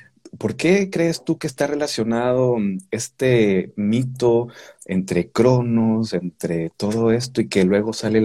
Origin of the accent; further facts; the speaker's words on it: Guatemala; born there; Yo nací en Guatemala.